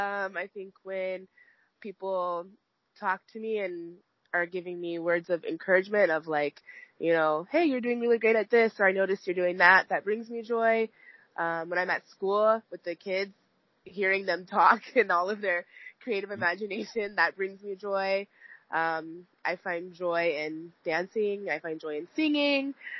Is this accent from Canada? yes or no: no; California, United States; now in Seattle, United States; Well, I'm 28 years old, and I live in Seattle, Washington. I grew up in Northern California, being able to be outside a lot and explore